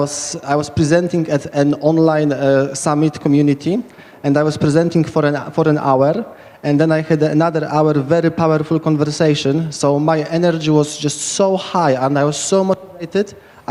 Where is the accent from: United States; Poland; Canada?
Poland; accent: Polish; English is a second language; I'm originally from Poland. That's where my accent is coming from.